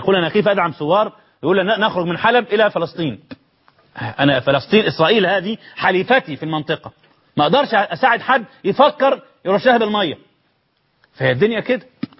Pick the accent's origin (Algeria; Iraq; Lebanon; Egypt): Egypt; ولا عايزين مش طمعين في كاسين خمر عندنا في مصر عندهم ما يغني عن ذلك